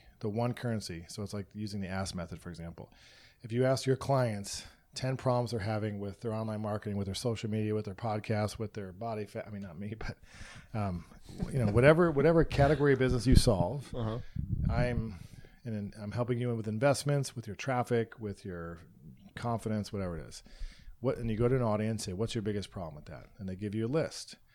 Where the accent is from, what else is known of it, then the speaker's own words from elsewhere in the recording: Cleveland, Ohio, United States; I'm from Cleveland.